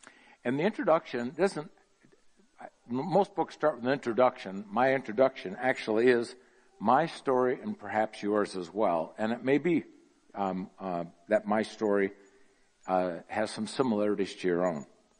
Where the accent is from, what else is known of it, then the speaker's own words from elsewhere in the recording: Grand Rapids, Michigan, United States; I was raised in Grand Rapids, Michigan, by the way. Conservative little town, wonderful town.